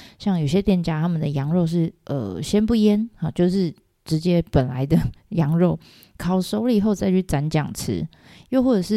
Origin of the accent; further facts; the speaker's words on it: Taiwan; 我觉得这跟我们台湾人在中秋赏月的时候非常像，我们喜欢一边烤肉一边赏月